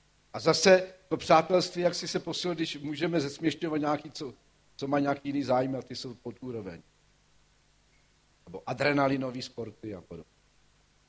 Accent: Zlín, Zlín Region, Czechia; Já jsem ze Zlína, asi jste se už v Čechách trochu odrodilej, ale ve Zlíně jsme měli obvodního lékaře a když jsem ještě já byl malej

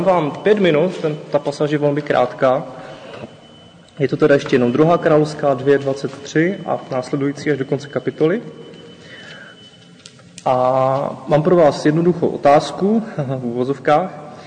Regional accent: Jablůnka, Zlín Region, Czechia; jsem tady kusek z Jablunky, to je asi 5 kilometrů od Setína, směrem na Valašské Mezříčí, a ženatý, 2 děti, 3. na cestě.

